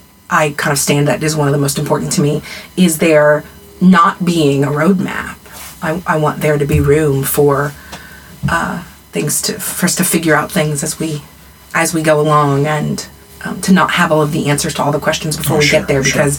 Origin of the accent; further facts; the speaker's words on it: Midwest, United States; even though you and I come from the Midwest